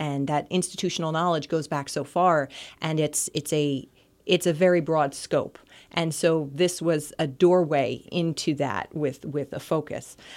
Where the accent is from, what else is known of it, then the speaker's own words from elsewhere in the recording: New Jersey, United States; New Jersey. Born and raised, and except for a short stint in college, I still live there.